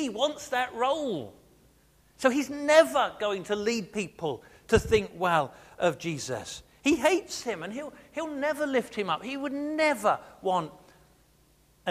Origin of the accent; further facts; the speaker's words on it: East of England, United Kingdom; we're also, most many of us, born and bred in Suffolk, aren't we?